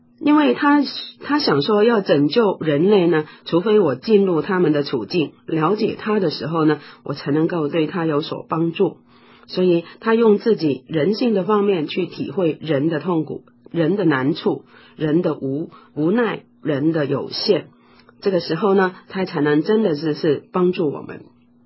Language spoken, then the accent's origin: Chinese; China; 我们中国人说节哀顺变